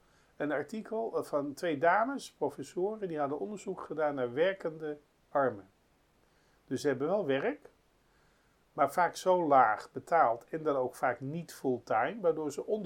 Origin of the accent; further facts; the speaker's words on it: Amsterdam, North Holland, Netherlands; Geboren en getogen in Amsterdam. Ik ben 65 jaar.